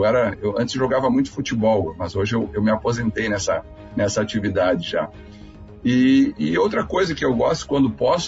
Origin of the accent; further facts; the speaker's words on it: Santa Rosa, Rio Grande do Sul, Brazil; now in Santa Maria, Brazil; o restante da minha vida foi aqui em Santa Maria, desde que cheguei aqui em 89, porque eu sou de Santa Rosense, né? Eu vim de lá e aqui me aquerenciei, casei, tenho família aqui e muitos amigos, então eu me sinto em casa.